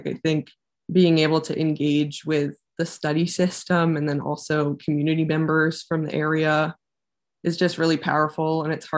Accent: Ohio, United States; I'm from Southwest Ohio, but I was always, you know, the kind of person who just loves being on the water.

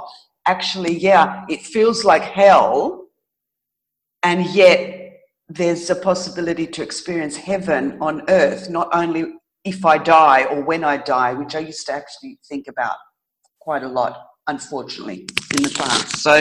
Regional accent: Australia; now in Greece; My parents are Greek born, so I'm an Australian Greek person, woman.

